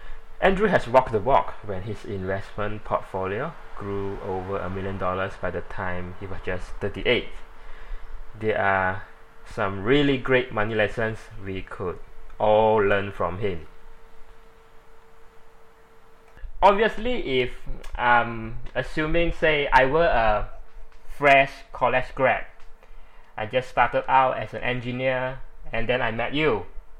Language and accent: English; Malaysia; accent: Malaysian; English is a second language; please pardon my Malaysian accent and pronunciation, as English is really not my mother tongue.